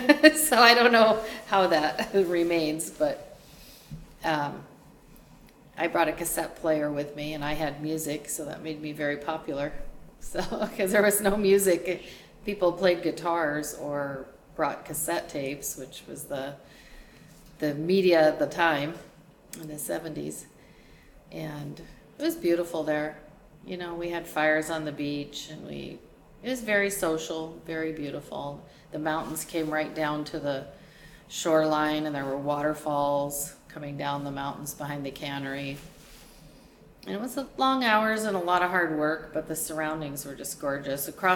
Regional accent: Seattle, Washington, United States; also born or lived in Blaine; So I'm from Blaine, Washington, originally from Seattle.

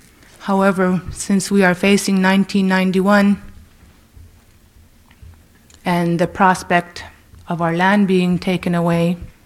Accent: Nome, Alaska, United States; I was born and raised in Nome.

